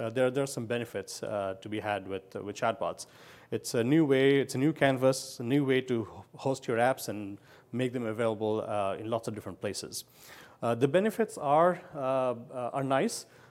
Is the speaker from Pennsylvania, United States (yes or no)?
yes; Pennsylvania, United States; I'm from Pennsylvania.